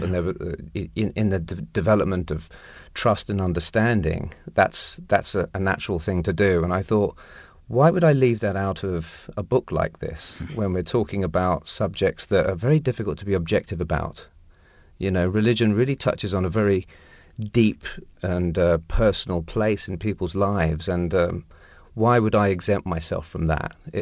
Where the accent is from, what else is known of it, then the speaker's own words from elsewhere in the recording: England, United Kingdom; it was as somebody from Indian parents growing up in England, I always felt a little bit like an outsider.